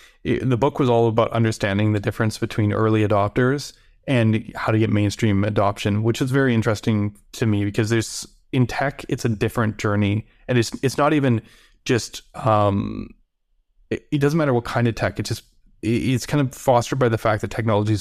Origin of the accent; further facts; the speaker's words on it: Vancouver, British Columbia, Canada; now in United States; I'm from Vancouver, BC, even though now I'm in California, and we had like the mountains, the coastal mountains and stuff, and we'd always kind of venture into those every week.